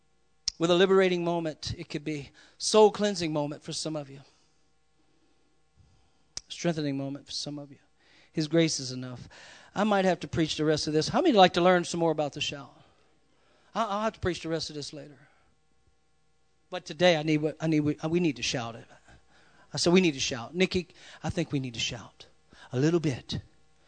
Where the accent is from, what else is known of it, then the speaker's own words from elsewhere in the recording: Louisiana, United States; I'm from Louisiana. The biggest mountain was an anthill.